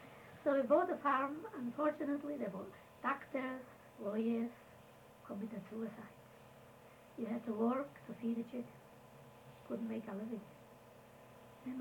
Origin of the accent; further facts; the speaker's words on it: Szydłowiec, Masovian Voivodeship, Poland; Shidlovyets, my hometown.